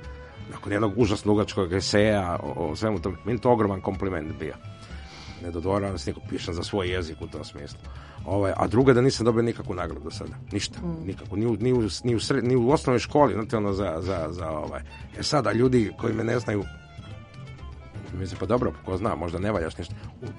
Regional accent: Croatia; now in Serbia; A kod nas u Hrvatskoj vidite kako to suho, to da vam ne kažem.

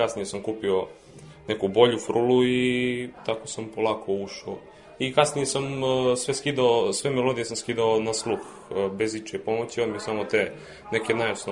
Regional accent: Boljevac, Zaječar District, Serbia; dolazim iz Boljevca.

